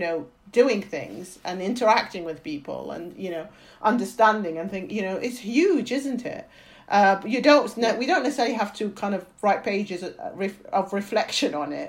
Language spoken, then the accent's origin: English; Iraq; I was off school for many months as part of being, you know, in, you know, growing up in Iraq, you know.